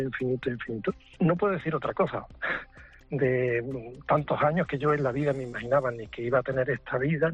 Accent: Junquera, Spain; el médico del pueblo, yo soy de Junquera

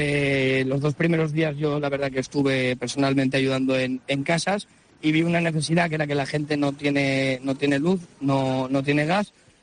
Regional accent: Valencia, Valencian Community, Spain; Nosotros somos de Valencia, sí.

